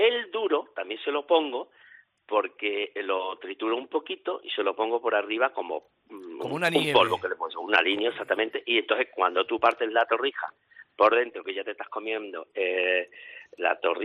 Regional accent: Mérida, Extremadura, Spain; yo muy orgulloso de mi tierra de Extremadura y de Mérida

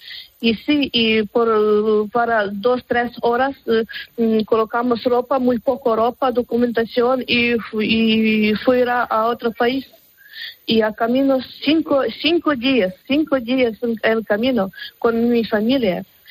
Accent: Brovary, Kyiv Oblast, Ukraine; Spanish is a second language; vivimos 12 kilómetros en Kiev, en Zbrovarij.

